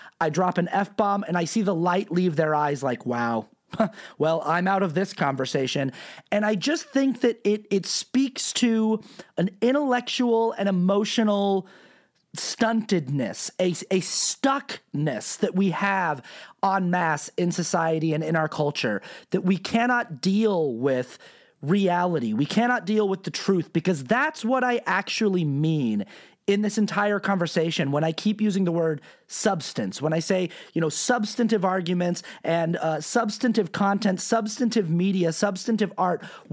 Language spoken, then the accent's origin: English; Utah, United States; because I grew up in Utah